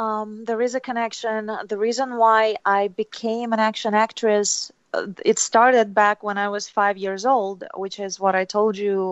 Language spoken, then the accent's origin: English; Saint Petersburg, Russia; Neva is the name of the river in my hometown, St. Petersburg.